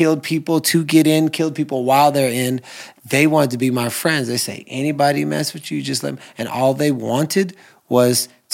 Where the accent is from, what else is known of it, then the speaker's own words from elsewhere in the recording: Houston, Texas, United States; also born or lived in Los Angeles; now in Austin, United States; I originally grew up in Houston, Texas, and then moved to LA and lived in LA for 21 years, and now I'm back in Austin, Texas.